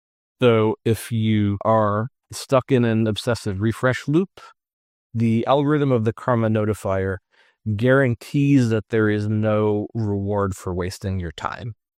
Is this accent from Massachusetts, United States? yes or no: yes; Boston, Massachusetts, United States; now in Oakland, United States; I'm originally from the Boston area. I'm now living in Oakland.